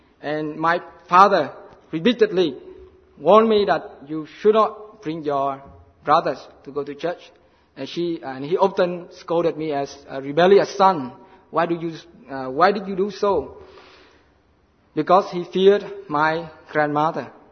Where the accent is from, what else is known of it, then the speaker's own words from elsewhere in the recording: Vietnam; I'm from Vietnam